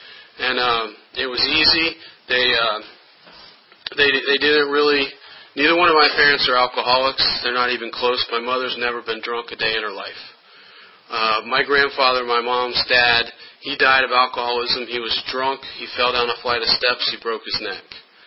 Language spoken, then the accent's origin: English; Blacksburg, Virginia, United States; growing up in Blacksburg, I never had a curfew